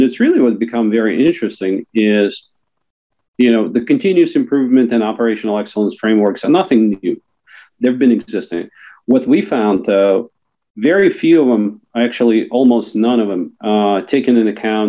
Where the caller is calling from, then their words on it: South Dakota, United States; Today I'm hailing from South Dakota.